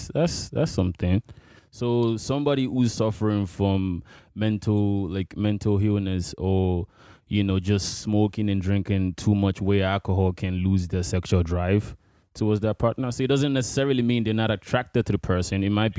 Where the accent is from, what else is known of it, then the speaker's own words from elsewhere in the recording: Nigeria; I'm from Nigeria, right?